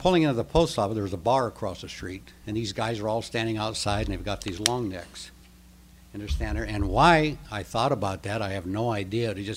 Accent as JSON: {"language": "English", "region": "Iowa", "country": "United States", "said": "And he was from Iowa, and I was from Iowa."}